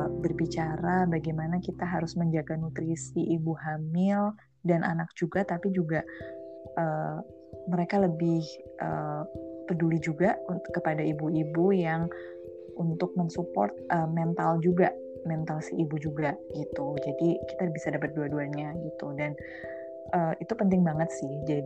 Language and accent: Indonesian; Purwokerto, Central Java, Indonesia; terus habis itu dari Purwokerto, dari kampung aku sendiri